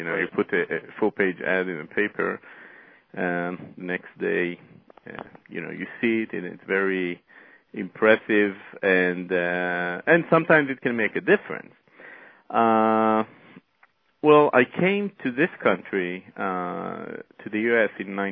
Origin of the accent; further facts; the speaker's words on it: Israel; I started as a copywriter in Israel. I'm originally from Israel, and I was working there